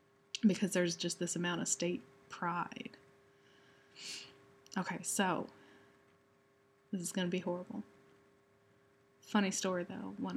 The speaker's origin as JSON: {"language": "English", "town": "San Antonio", "region": "Texas", "country": "United States", "tie": "born or raised there", "said": "Well, I grew up in San Antonio, born and raised."}